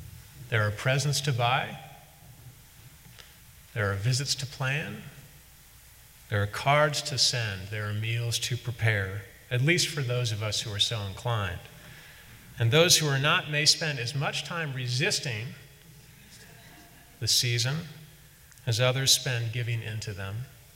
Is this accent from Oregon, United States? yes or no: no; St. Louis, Missouri, United States; grew up at the First Unitarian Church in St. Louis, Missouri, my hometown, and he grew up not that far from where I grew up